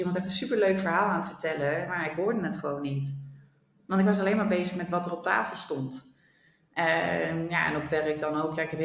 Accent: Rotterdam, South Holland, Netherlands; Ik woonde op dat moment in Friesland. Maar ik kom zelf uit Rotterdam

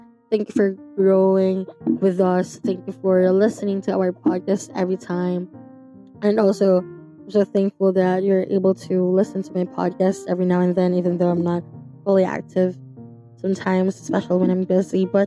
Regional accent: Philippines; From the Philippines, my home country, we have 43%. Maraming salamat.

